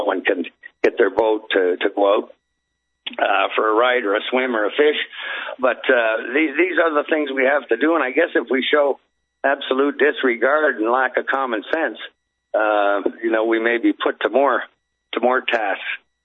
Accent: Canada; and I'm from Canada, so in the wintertime, I would leave the bedroom window right over the head of my bed, cracked open

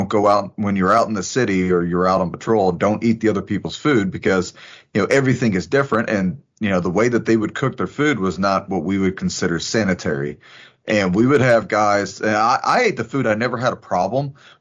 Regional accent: Texas, United States; you know, I'm from Southeast Texas, so us rednecks get a little inventive every now and then.

